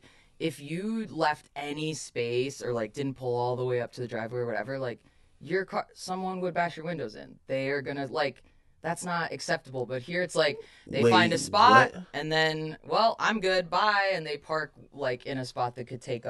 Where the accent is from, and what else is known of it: Chicago, Illinois, United States